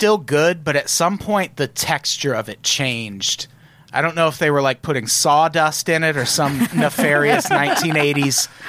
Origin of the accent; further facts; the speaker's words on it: Peoria, Illinois, United States; Might be. I lived in a test market. I grew up in Peoria, Illinois.